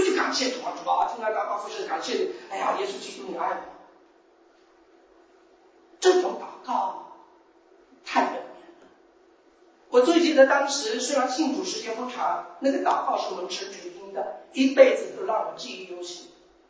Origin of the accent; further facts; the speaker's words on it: China; 当然我们是来自神州，对不对？我们中国是被称为神州的地方。